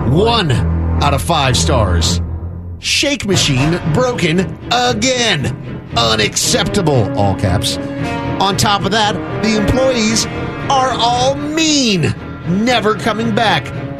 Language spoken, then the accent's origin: English; East Coast, United States; I grew up on the East Coast, and getting that genuine sourdough bread was some mythical thing